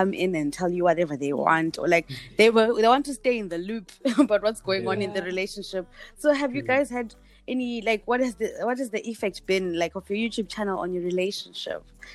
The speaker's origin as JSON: {"language": "English", "region": "Bulawayo", "country": "Zimbabwe", "said": "I come from Bulawayo, and there's a lot of intertribal relationships there, like Shona Ndebele and other tribes"}